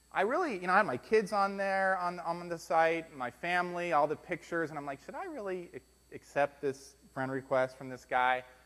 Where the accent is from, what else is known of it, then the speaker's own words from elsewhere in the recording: Miami, Florida, United States; moved away; I grew up in Miami, Florida. I haven't been back. I haven't lived there in probably 35 years.